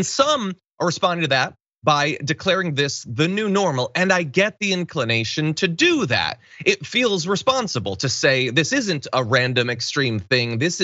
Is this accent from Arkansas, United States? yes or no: no; Connecticut, United States; now in Los Angeles, United States; It doesn't seem like in LA it's nearly as common as it was, you know, growing up in Connecticut.